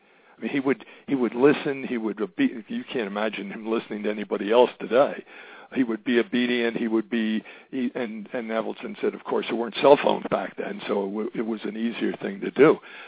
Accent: Philadelphia, Pennsylvania, United States; I'm a Philadelphian. I'm born and raised. Went to Villanova.

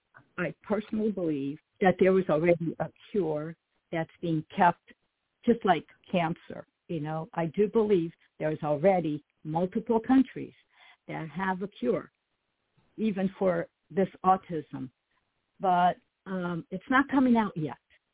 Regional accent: New Jersey, United States; from New Jersey.

